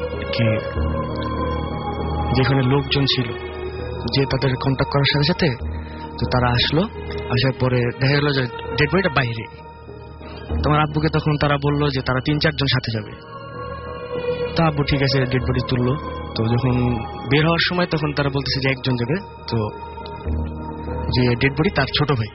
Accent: Chittagong, Chittagong Division, Bangladesh; চট্টগ্রাম থেকে

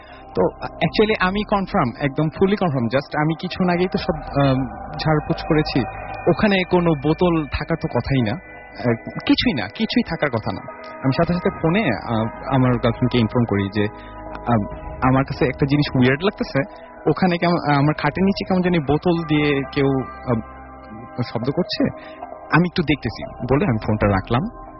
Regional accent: Dhaka, Dhaka Division, Bangladesh; আমি ছোটবেলা থেকে যেখানে বড় হয়েছি জায়গাটা অ্যাকচুয়ালি মান্ডা এবং রাজারবাগ এর মধ্যবর্তী একটা স্থান, খুব নির্জন এলাকা।

